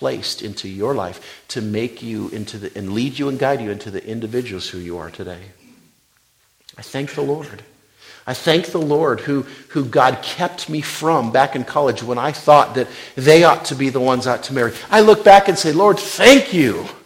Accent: Rock Springs, Wyoming, United States; born there; I was born in Rock Springs, Wyoming in 1976, and I was the first baby born to Grace, in Grace Baptist Church of Rock Springs, Wyoming.

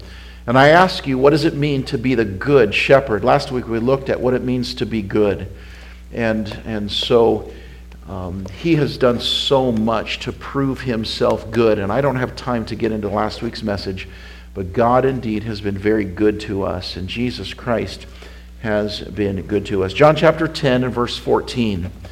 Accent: Rock Springs, Wyoming, United States; I grew up in Rock Springs, Wyoming, and Wyoming is, I think, the least populated state in the country.

